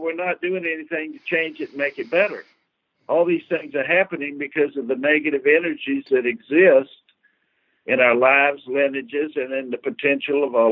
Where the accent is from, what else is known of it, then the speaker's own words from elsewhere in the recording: Columbia, South Carolina, United States; and I'm from South Columbia, South Carolina, so.